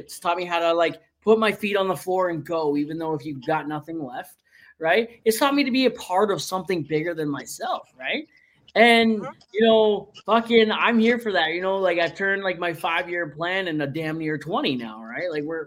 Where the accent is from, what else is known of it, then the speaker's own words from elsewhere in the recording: Ontario, Canada; I'm from Ontario originally, right?